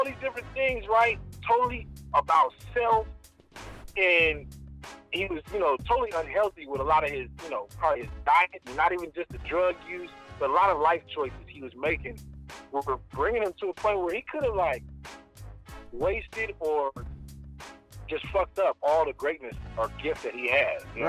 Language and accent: English; Oakland, California, United States; We're both from Oakland. I'm from Oakland, too.